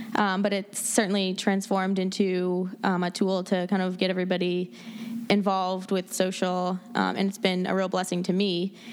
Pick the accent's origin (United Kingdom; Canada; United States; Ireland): United States; Sarasota, Florida; Well, I grew up in Sarasota, Florida.